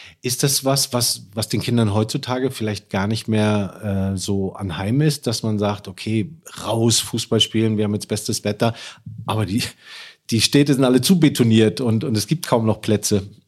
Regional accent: Rostock, Mecklenburg-Vorpommern, Germany; aus relativ Nähe zu Rostock, meiner Heimatstadt

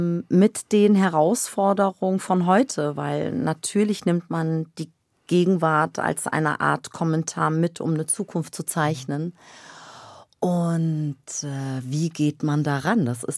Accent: Baden-Württemberg, Germany; also born or lived in Nordenham, Lower Saxony; da war ich, genau, ich war 7, wie wir dann nach Baden-Württemberg gezogen sind.

